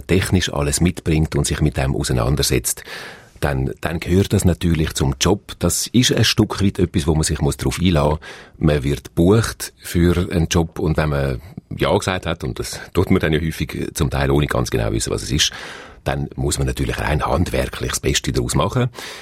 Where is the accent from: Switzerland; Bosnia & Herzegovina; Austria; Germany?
Switzerland; Graubünden; accent: Bündner dialect; Ich bin ja in Graubünden aufgewachsen und habe darum immer noch meinen Bündner Dialekt drauf.